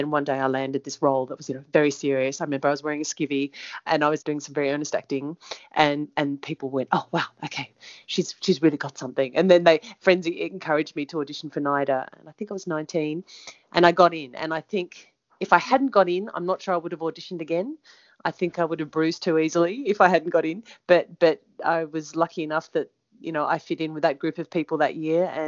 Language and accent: English; Sydney, New South Wales, Australia; I spent the first few years of my life in Ocean Street in Woollahra.